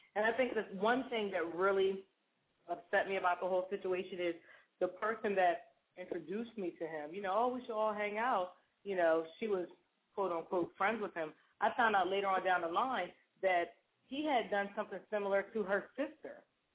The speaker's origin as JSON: {"language": "English", "region": "Delaware", "country": "United States", "said": "No, I'm from Delaware."}